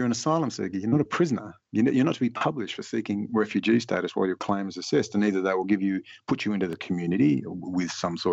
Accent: Australia; I'm an Australian citizen and I need to call people, tell people where I am.

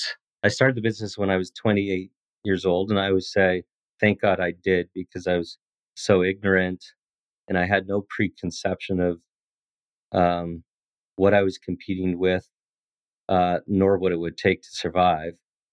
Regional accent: Calgary, Alberta, Canada; I mean, one thing that's important is I'm from Calgary, which is similar to Texas or a Houston or a Dallas, a lot of entrepreneurial spirit.

